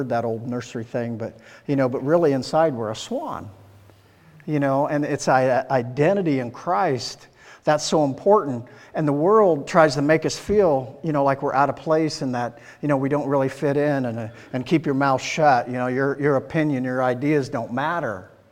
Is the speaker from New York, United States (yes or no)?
no; Iowa, United States; they're from Wisconsin, I'm from Iowa, you know how that goes